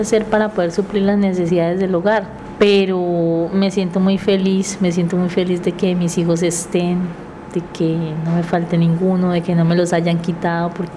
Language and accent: Spanish; Colombia; todos somos colombianos